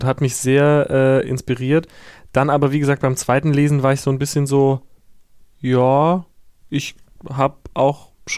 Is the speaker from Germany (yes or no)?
yes; Herxheim, Rhineland-Palatinate, Germany; Ich komme aus Herxheim bei Landau in der Pfalz und da ist der Bahnhof seit den frühen 90ern stillgelegt.